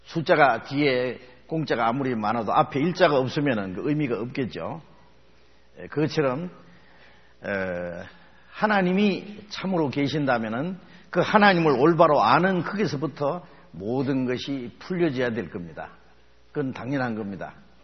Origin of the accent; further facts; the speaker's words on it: South Korea; born there; 북한에서 태어나지 않은 것도 참 감사하고, 한국에서 태어난 걸 참 감사하게 여깁니다.